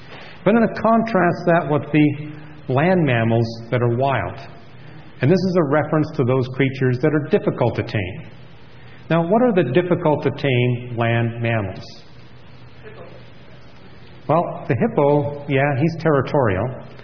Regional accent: Canada; born or raised there

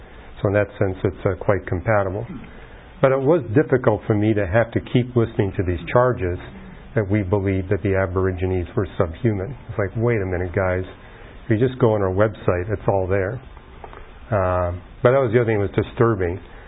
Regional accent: Canada; and I'm from Canada, that's another place that's highly underpopulated

